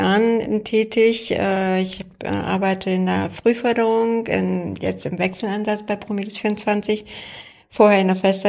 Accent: Hannover, Lower Saxony, Germany; now in Hamburg, Germany; Ja, also ich komme aus Hannover. Ich bin nach Hamburg gezogen

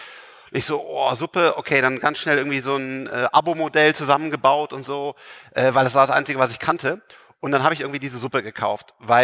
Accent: Bonn, North Rhine-Westphalia, Germany; Ich komme aus Bonn, Rheinland, Köln um die Ecke

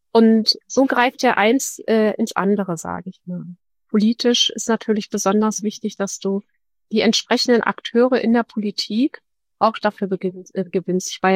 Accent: Berlin, Germany; ich sitze ja hier im wunderschön würde ich es nicht nennen, aber in meiner Heimatstadt Berlin

